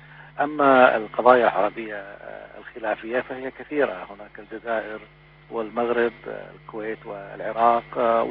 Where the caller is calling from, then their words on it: Beirut, Beirut Governorate, Lebanon; وأنا بكلمك من بيروت